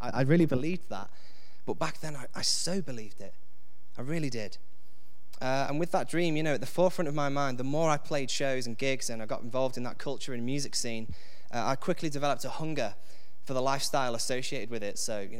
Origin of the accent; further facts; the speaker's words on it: Stafford, West Midlands, United Kingdom; because I'm from Stafford, by the way, I should have probably mentioned that. It's a small town in north of here, about an hour north, underneath Stoke.